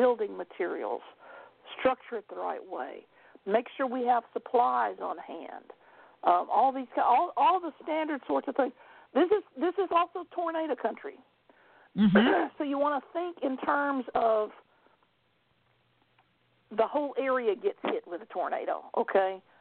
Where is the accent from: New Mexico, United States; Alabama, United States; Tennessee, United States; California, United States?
Tennessee, United States; Clarksville; I grew up in outside of Clarksville, Tennessee, which is just south of Fort Campbell, Kentucky